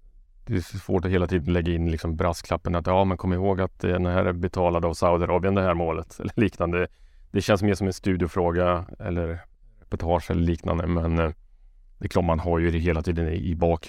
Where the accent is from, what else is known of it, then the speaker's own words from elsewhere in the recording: Karlstad, Värmland, Sweden; Jag är från Karlstad